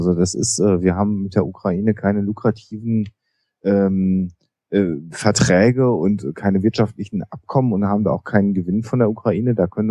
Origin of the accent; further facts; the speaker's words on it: Germany; Und ich empfinde gerade auch wir als Deutsche, das klingt vielleicht ein bisschen blöd und ein bisschen pathetisch, haben da auch die Pflicht, auf Menschenrechte hinzuweisen